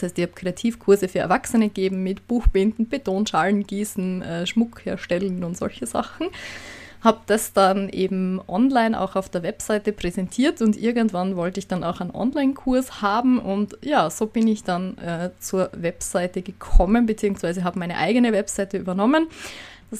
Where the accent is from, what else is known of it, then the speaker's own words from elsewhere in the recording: Austria; wie es bei uns in Österreich heißt, also wer sich gerade wundert über meinen Dialekt.